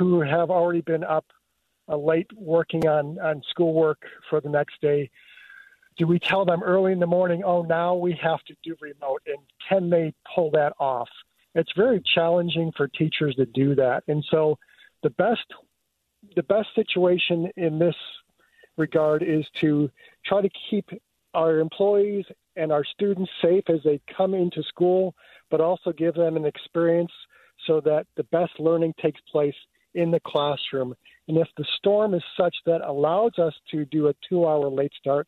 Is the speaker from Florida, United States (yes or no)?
no; Buffalo, New York, United States; And you always have to remember, when you talk to me, I'm from Buffalo.